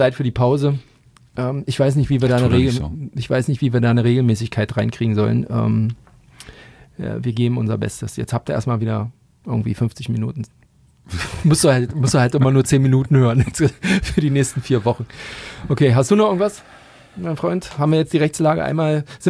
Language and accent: German; East Germany, Germany; Ich als Ossi hat's ja nicht mit Diskussionen so, weil ich bin ja in einer Diktatur groß geworden, wo zugehört wurde, Kommandos erteilt wurden.